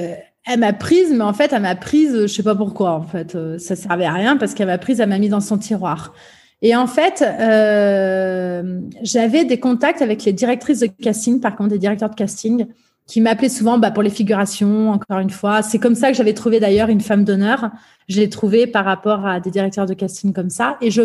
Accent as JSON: {"language": "French", "region": "Provence-Alpes-Côte d'Azur", "country": "France", "accent": "Marseille", "said": "je suis allée là-bas avec mes rajouts et mon petit accent marseillais à l'époque"}